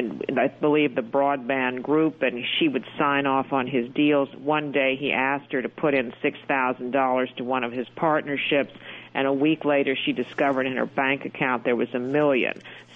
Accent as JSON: {"language": "English", "town": "San Antonio", "region": "Texas", "country": "United States", "tie": "born or raised there", "said": "I grew up in San Antonio, which is about 2 hours away from Houston"}